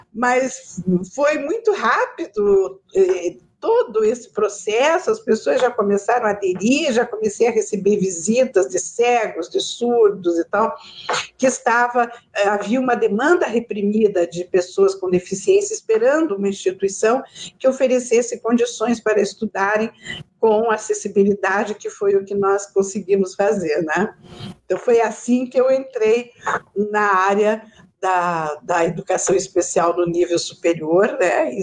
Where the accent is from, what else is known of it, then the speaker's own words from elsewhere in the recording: Curitiba, Paraná, Brazil; Porque como eu sou curitibana, de família de pai, de família de mãe, avós, né? Então, a gente conhece todo mundo em Curitiba